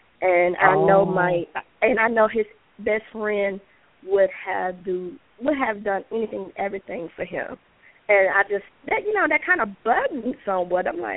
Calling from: Georgia, United States; from Georgia.

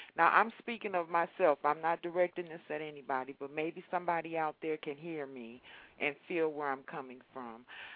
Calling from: Detroit, Michigan, United States; I'm calling from Detroit, Michigan.

